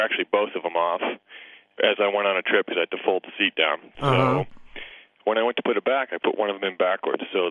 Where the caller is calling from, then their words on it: Bellevue, Idaho, United States; I am from Bellevue, Idaho.